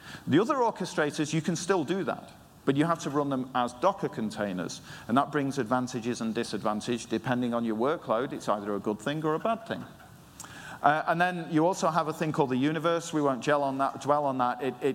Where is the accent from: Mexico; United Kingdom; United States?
United Kingdom; England; I'm English, so I always call out for the English people.